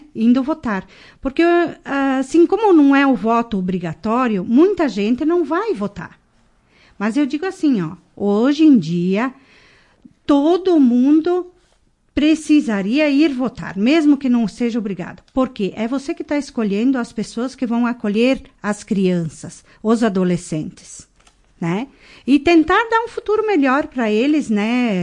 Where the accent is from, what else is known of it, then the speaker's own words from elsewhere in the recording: Marau, Rio Grande do Sul, Brazil; tenho 52 anos e sou natural de Marau, do distrito de Laranjeira. Lugar que tenho muito orgulho de ter nascido e vivido. Fiquei lá por 19 anos, quando vim para a cidade para trabalhar.